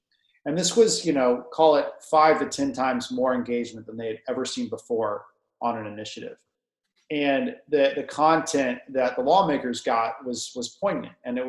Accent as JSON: {"language": "English", "town": "Dallas", "region": "Texas", "country": "United States", "tie": "born or raised there", "said": "I grew up in Dallas, Texas."}